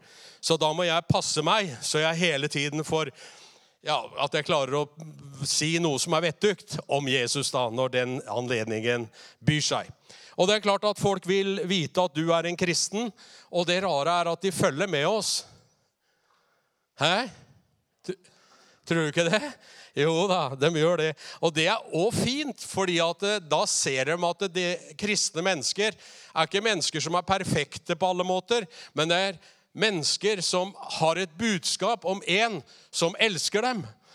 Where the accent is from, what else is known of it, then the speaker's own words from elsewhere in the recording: Østfold, Norway; Neida, jeg er fra Indre Østfold.